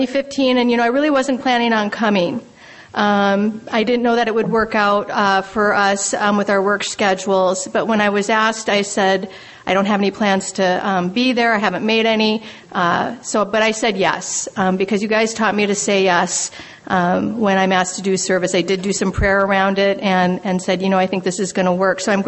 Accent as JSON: {"language": "English", "town": "Minneapolis", "region": "Minnesota", "country": "United States", "said": "And I am from Minneapolis, Minnesota, and I am so grateful to be here with you all."}